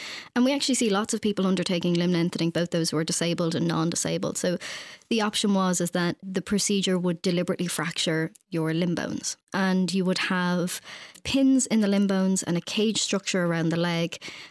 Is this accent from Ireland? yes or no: yes; Finglas, Leinster, Ireland; also born or lived in Navan; We grew up in Finglas and then moved out to Navan in County Meath, where it was not where you lived, but how you lived